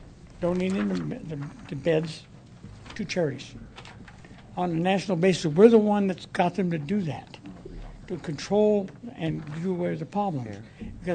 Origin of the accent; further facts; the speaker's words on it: California, United States; I'm very familiar because I'm from California.